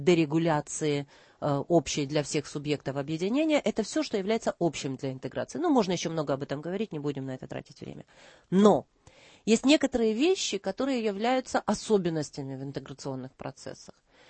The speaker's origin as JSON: {"language": "Russian", "town": "Kharkiv", "region": "Kharkiv Oblast", "country": "Ukraine", "tie": "born there", "said": "Я сама родилась в Харькове."}